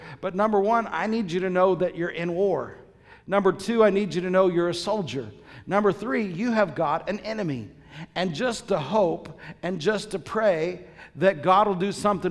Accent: Paris, Illinois, United States; The Lord made me go back to my hometown, which I was not thrilled with. He had told me all these things at Bible school that I was going to do. He gave me this big old dream, and gave me all this thing I was going to do, and none of it included Paris, Illinois.

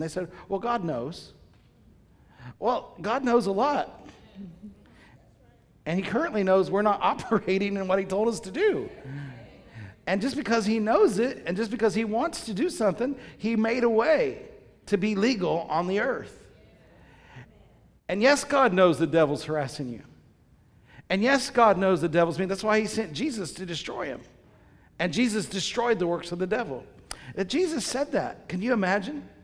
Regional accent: Paris, Illinois, United States; The Lord made me go back to my hometown, which I was not thrilled with. He had told me all these things at Bible school that I was going to do. He gave me this big old dream, and gave me all this thing I was going to do, and none of it included Paris, Illinois.

